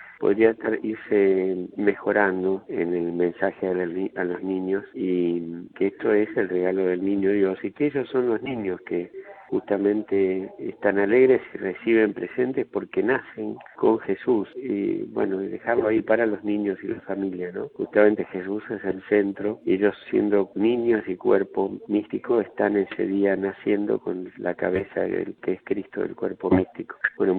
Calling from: Gualeguaychú, Entre Ríos, Argentina; Hola, soy … de Gualeguaychú.

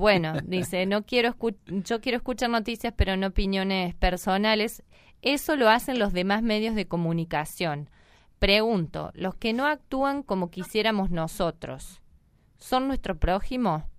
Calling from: Merlo, San Luis, Argentina; de Merlo San Luis.

